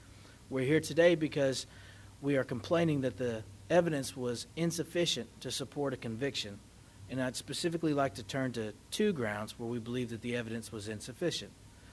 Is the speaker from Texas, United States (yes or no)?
yes; Flower Mound, Texas, United States; I'm from Flower Mound.